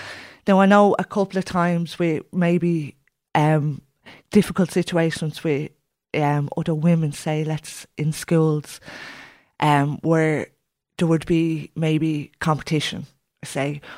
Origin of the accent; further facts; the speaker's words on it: Tallaght, Leinster, Ireland; it took away that I'm from Tallaght.